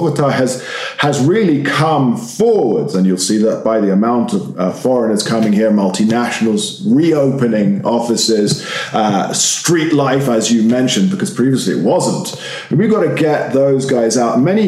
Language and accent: English; London, United Kingdom; Yeah, I'm a walker. I'm from London.